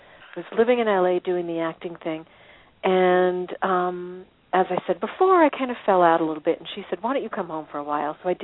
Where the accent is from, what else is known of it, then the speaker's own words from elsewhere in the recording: New York, United States; And we grew up in New York in a very Jewish community. You know, I was brought up conservative Jewish.